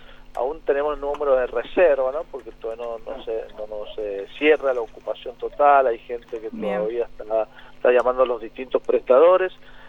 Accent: San Juan, Argentina; hoy los sanjuaninos están optando por esta modalidad, que somos privilegiados los sanjuaninos en esta apertura del turismo interno

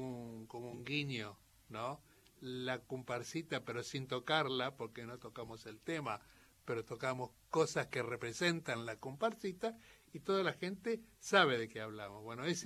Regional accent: Venado Tuerto, Santa Fe, Argentina; born there; porque yo nací en Venado Tuerto y era uno y otro, no era uno u otro.

